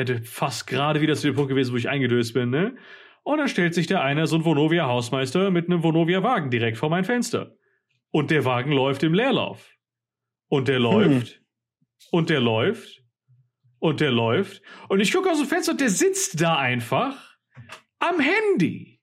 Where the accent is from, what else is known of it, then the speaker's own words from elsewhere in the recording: Spain; komme ich halt aus Spanien, wo es die ganze Nacht einfach unglaublich laut ist.